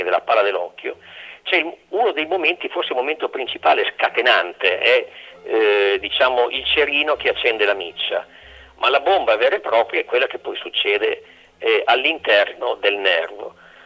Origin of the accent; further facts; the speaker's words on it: Parma, Emilia-Romagna, Italy; Io vengo da una zona, sono di Parma, qua da noi